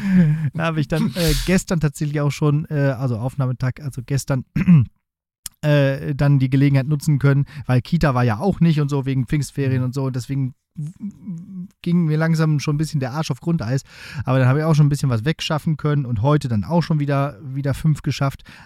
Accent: Münster, North Rhine-Westphalia, Germany; Osnabrück, also auch als Münsteraner, ist ganz hübsch eigentlich.

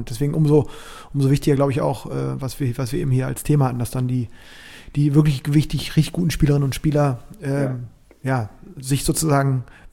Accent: Berlin, Germany; Kann ich als Berliner für den WDTV?

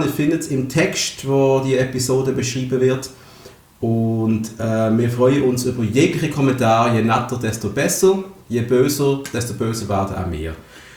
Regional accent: Basel, Basel-Stadt, Switzerland; Ich bin 36. Ich bin Basler.

